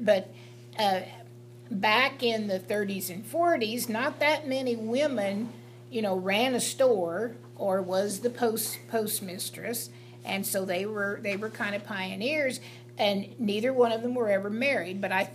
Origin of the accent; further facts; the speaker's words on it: Mays, Indiana, United States; And when I moved to Franklin County, and I would tell people I was from Mays, it was not unusual for someone to say, "Oh, I bought a Chevy in Mays. Oh, I know where that is."